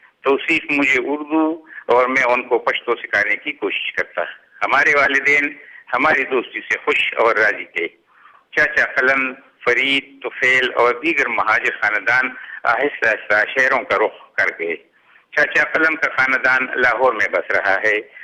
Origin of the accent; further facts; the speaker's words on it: Garhi Kapura, Khyber Pakhtunkhwa, Pakistan; میں خیبر پختونخوا میں ضلع مردان کے ایک قدیم اور تاریخی گاؤں گڑی کپورہ کا رہنے والا ہوں. مغلیہ دور میں اس کا نام لنگر کوٹ تھا, بعد میں گڑی امازئی اور گڑی کپورہ کے نام سے پکارا گیا.